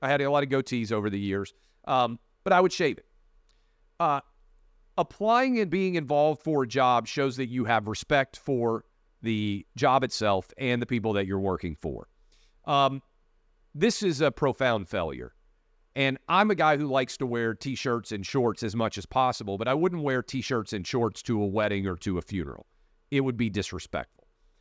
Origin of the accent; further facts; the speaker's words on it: Tennessee, United States; an intern in Congressman Bob Clement's office, the 5th Congressional District of Tennessee, my hometown congressman's office.